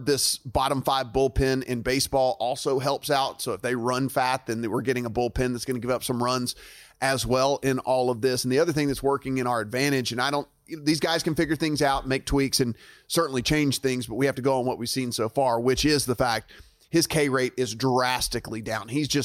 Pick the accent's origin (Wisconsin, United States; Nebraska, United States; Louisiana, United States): Louisiana, United States; Shreveport; So I know everyone knows that Sam Burns is from my hometown of Shreveport, Louisiana.